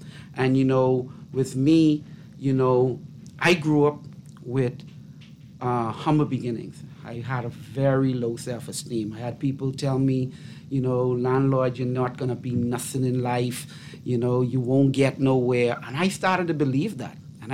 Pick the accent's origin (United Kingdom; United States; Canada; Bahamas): Bahamas; Well, I'm from the Bahamas